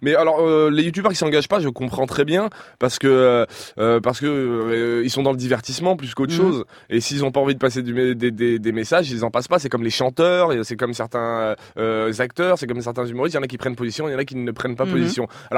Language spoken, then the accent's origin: French; Lyon, Auvergne-Rhône-Alpes, France; Je suis de Lyon en plus, donc c'est peut-être à Paris peut-être, mais à Lyon, non, pas du tout.